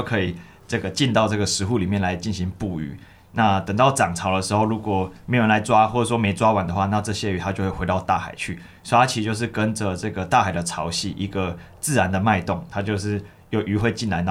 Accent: Penghu County, Taiwan; 虽然自己是澎湖人，然后从小在这边长大，但是其实对这些算文化资产的东西都蛮陌生的

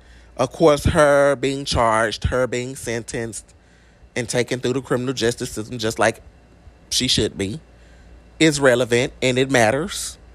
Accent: Greenwood, Mississippi, United States; I'm from LaFleur County. I live in LaFleur County. I'm from Greenwood, Mississippi.

